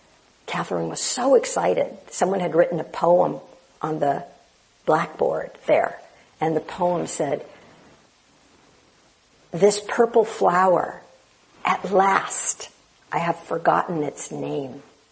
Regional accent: Japan; I was born in Japan and grew up in Japanese society, and I cannot be completely free of a Japanese way of thinking and behaving.

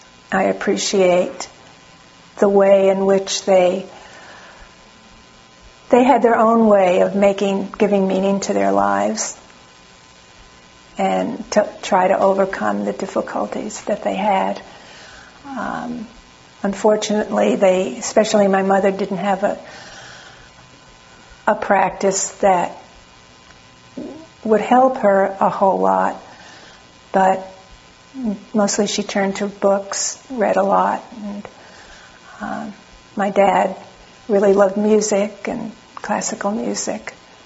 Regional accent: New York, United States; I didn't say anything very much about my background, except that I'm from New York. My grandparents are all from Eastern Europe, and they came over to Ellis Island

